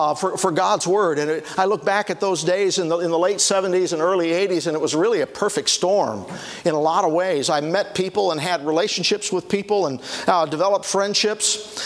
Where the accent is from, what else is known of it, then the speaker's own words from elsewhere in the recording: Genoa City, Wisconsin, United States; I grew up in a Grace Church, born and raised in Genoa City and part of that ministry there.